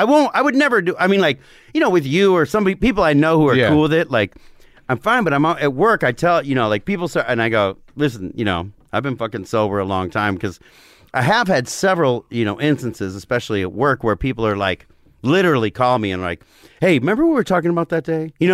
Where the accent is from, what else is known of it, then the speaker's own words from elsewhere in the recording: Covina, California, United States; I'm from Covina, which is just on the way out there